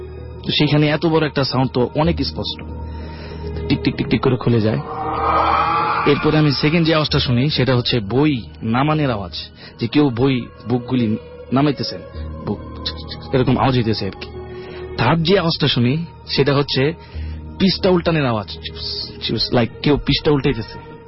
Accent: Basabo, Dhaka Division, Bangladesh; now in Kuala Lumpur, Malaysia; আমি বাইরে থাকি, এখানে থাকি সবুজবাগ, বাসাবো থেকে আমি এসেছি।

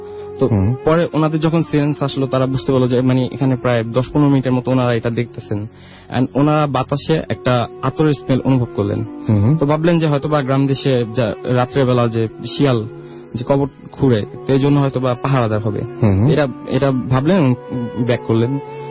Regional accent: Moghbazar, Dhaka Division, Bangladesh; Hello listeners … from Moghbazar.

